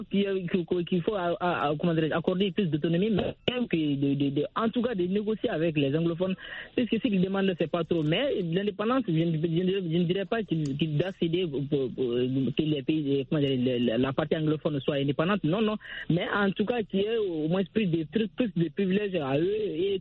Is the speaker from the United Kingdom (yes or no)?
no; Mali; Moi, je suis pas camerounais, je suis malien.